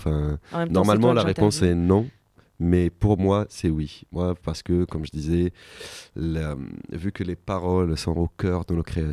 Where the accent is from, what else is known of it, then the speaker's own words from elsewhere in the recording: Kef, Kef Governorate, Tunisia; je vais faire mes études à la faculté, enfin à Tunis, à capitale. Je viens du Kef, spéciale dédicace à tous mes frérots kefois.